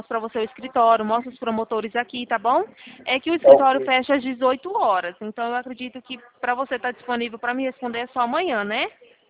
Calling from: Araçatuba, São Paulo, Brazil; Eu falo daqui de Araçatuba, estado de São Paulo.

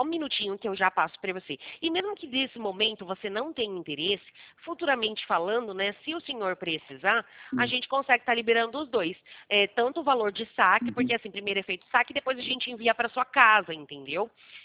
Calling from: Americana, São Paulo, Brazil; Isso, exatamente. Eu falo da cidade de Americana.

